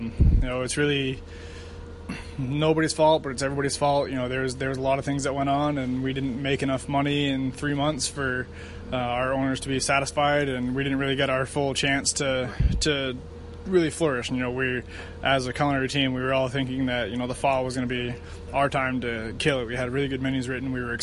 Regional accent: Norway, Maine, United States; now in Indianapolis, United States; I'm obviously not from Indianapolis. I'm from a small town called Norway in Maine. I grew up in the middle of nowhere

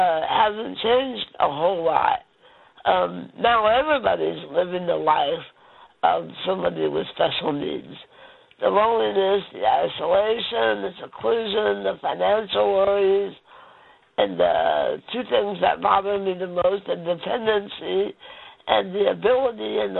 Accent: Indianapolis, Indiana, United States; I'm from Indianapolis.

